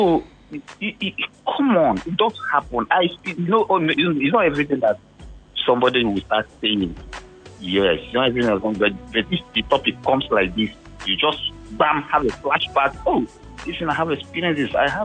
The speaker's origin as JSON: {"language": "English", "region": "Lagos", "country": "Nigeria", "tie": "born or raised there", "said": "I spent all my life in Lagos. I was only born in Lagos, but I was brought up in Lagos. I'm since Lagos. I have my children in Lagos."}